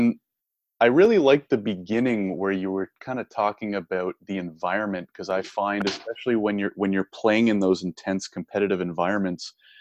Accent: Canada; because I grew up in Canada

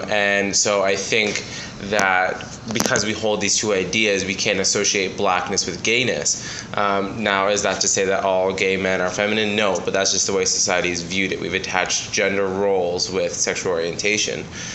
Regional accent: Midland, Ontario, Canada; I live downtown Toronto, but I'm originally from Midland, Ontario, so a few hours north of here.

